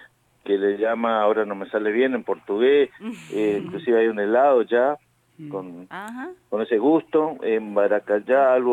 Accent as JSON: {"language": "Spanish", "region": "Corrientes", "country": "Argentina", "said": "yo soy correntino"}